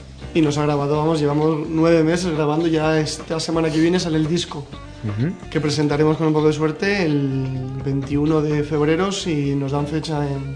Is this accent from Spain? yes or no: yes; Villaviciosa, Spain; De Villaviciosa